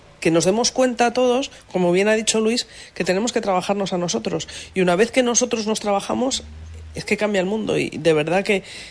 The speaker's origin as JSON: {"language": "Spanish", "town": "Madrid", "region": "Community of Madrid", "country": "Spain", "lives_now": "Huelva, Spain", "said": "llevo poco tiempo aquí en Huelva, soy de Madrid"}